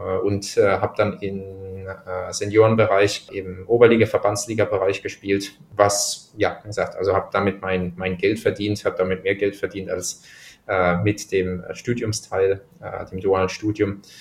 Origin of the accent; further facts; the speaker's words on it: Speyer, Rhineland-Palatinate, Germany; Ich bin in Speyer aufgewachsen, 50, so ungefähr 100 Kilometer von südlich von Frankfurt. Sohn eines Chemikers, Mutter einer Musikerin.